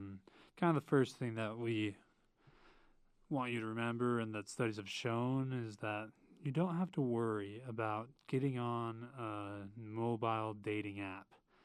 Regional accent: Utah, United States; also born or lived in Nashville, United States / Toronto, Canada; But I'm from Utah. I've lived in Utah for most of my life. I lived 2 years in Tennessee, Nashville, and then also 2 years in Toronto, Canada.

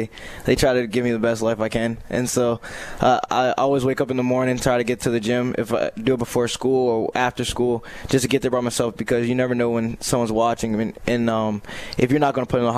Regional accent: Philadelphia, Pennsylvania, United States; also born or lived in Delaware; And plus the area, since I'm from Philadelphia and Delaware, it's still close up there.

